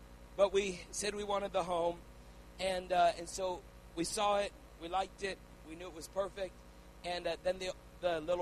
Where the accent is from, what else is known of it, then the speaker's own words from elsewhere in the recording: Canada; moved away as an adult; now in United States; we're Canadian citizens. Although I've been a missionary in America since the age of 19, we are Canadian citizens.